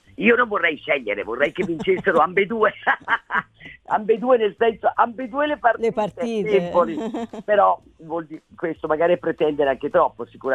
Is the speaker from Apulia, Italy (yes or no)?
no; Empoli, Tuscany, Italy; also born or lived in Montaione; il mio paese di nascita, che è Montaione, e anche l'Empoli, dove sono cresciuta